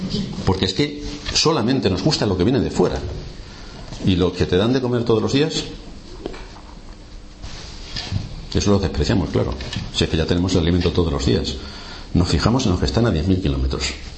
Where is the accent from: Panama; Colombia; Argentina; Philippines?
Philippines; pensando en las Filipinas. No que esté pensando en Australia. No, no, no. Es que tiene que estar en mi país.